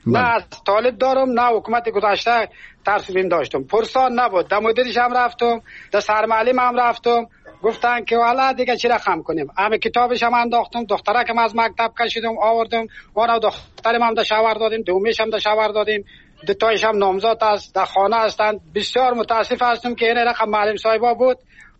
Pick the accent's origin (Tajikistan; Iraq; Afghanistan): Afghanistan; Mazar-i-Sharif, Balkh; از مزار شریف هستم.